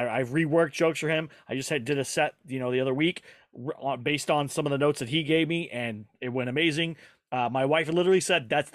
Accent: Texas, United States; Because I have people that I grew up in Texas, so I have people that know me from childhood coming to see me do stand-up

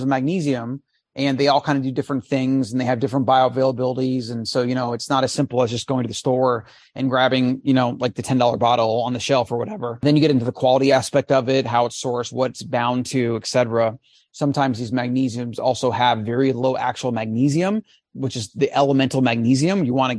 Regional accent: Florida, United States; moved away; So I grew up in Florida, you know, always had entrepreneurial aspirations, started a juice bar, then a CrossFit gym

